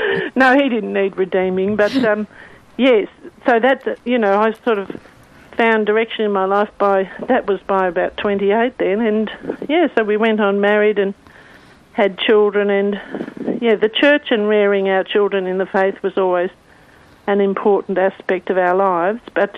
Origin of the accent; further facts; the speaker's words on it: Victoria, Australia; I'm a country girl. I was brought up in Western Victoria and on a farm. So I'm a farm girl too, and in a Catholic family where religion and faith was pretty important but not talked about all the time.